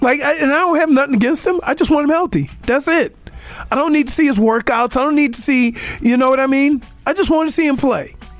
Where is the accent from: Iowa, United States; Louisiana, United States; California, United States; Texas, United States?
Louisiana, United States; New Orleans; I'm from New Orleans.